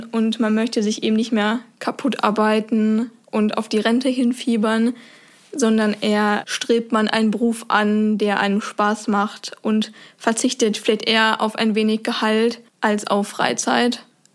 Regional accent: North Rhine-Westphalia, Germany; moved away as an adult; now in Bremen, Germany; Ich komme nicht gebürtig aus Bremen, sondern aus dem Ruhrgebiet. Und dann bin ich eben fürs Studium nach Bremen gezogen.

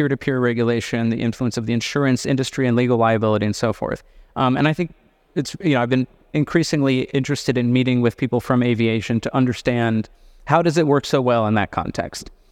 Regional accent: California, United States; And I say this also as a Californian.

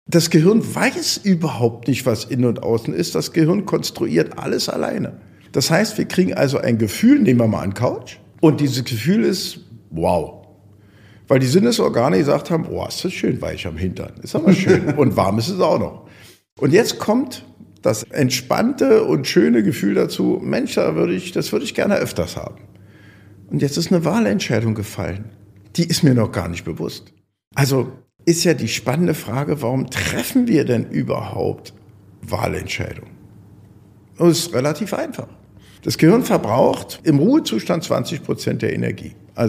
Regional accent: Berlin, Germany; Ich komme aus Berlin, mir ist das sowieso egal.

